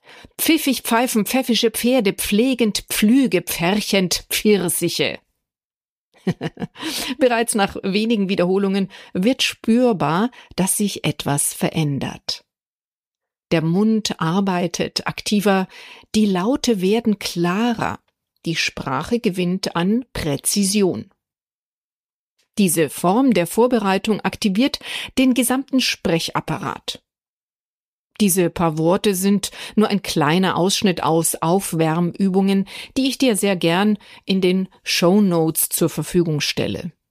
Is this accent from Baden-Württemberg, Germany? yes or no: no; Bavaria, Germany; accent: Bavarian; meine bayerische Mundart ist da auch dabei.